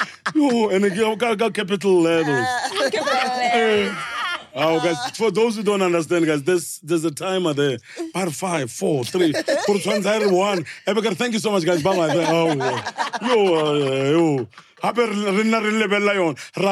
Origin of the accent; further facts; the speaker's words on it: Hammanskraal, Gauteng, South Africa; born there; Yeah, so I was born in Hammanskraal.